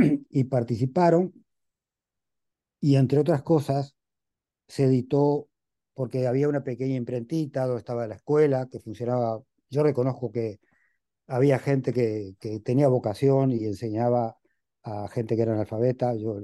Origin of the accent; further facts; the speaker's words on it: Montevideo, Uruguay; Yo no puedo ser marxista-leninista porque soy de Pocitos.